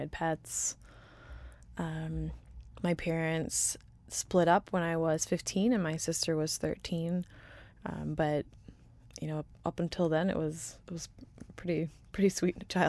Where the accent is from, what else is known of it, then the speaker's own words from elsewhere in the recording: San Antonio, Texas, United States; also born or lived in Columbus, Mississippi; So I was born on an Air Force base, and so I didn't live there very long, and I don't remember it, but we moved shortly after to San Antonio, Texas, and I lived th